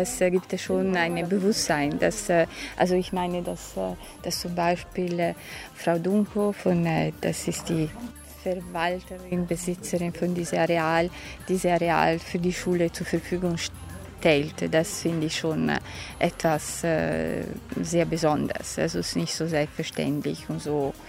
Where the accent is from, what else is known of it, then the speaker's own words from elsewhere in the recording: Venice, Veneto, Italy; German is a second language; moved away as an adult; now in Berlin, Germany; ich komme aus Venedig, bin seit so mehr als 15 Jahren in Berlin.